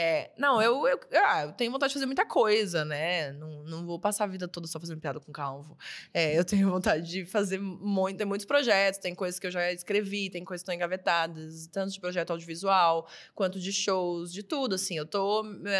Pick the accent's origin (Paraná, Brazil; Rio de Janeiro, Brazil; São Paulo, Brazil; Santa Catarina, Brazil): Santa Catarina, Brazil; Florianópolis; moved away; E também tem o lance de que, porra, eu sou de Floripa. Floripa é uma ilha